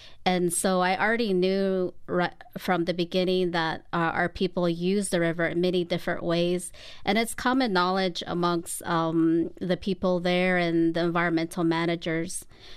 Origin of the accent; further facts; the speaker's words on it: Arizona, United States; Well, I grew up on the Navajo Nation without electricity or running water, and my family lived within the Peabody leasehold area